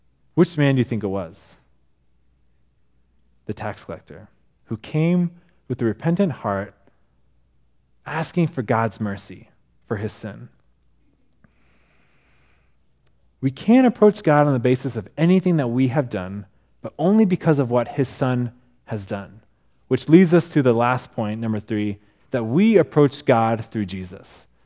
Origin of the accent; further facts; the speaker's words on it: Japan; because of growing up in Japan, I have an interest in world religions.